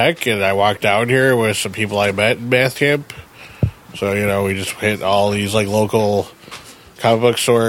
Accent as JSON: {"language": "English", "town": "Chicago", "region": "Illinois", "country": "United States"}